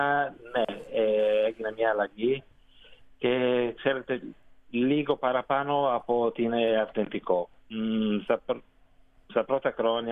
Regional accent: Milan, Lombardy, Italy; Greek is a second language; Εγώ είμαι από Μιλάνο.

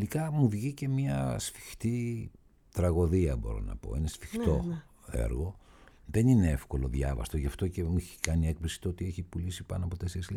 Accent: Athens, Attica, Greece; Δεν είμαι Πειραιώτης, είμαι Αθηναίος, ξέρω εγώ.

